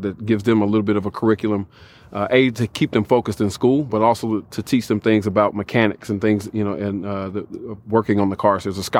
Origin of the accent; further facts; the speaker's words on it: Nashville, Tennessee, United States; I'm from Nashville, Tennessee.